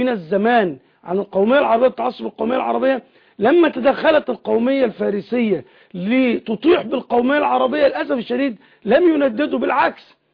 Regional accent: Egypt

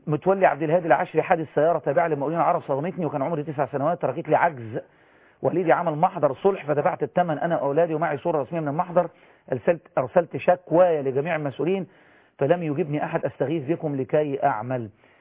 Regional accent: Port Said, Port Said Governorate, Egypt; انا من بورسعيد

